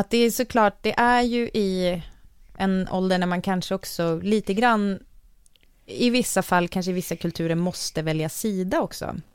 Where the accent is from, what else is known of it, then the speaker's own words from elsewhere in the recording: Umeå, Västerbotten County, Sweden; jag växte upp i Umeå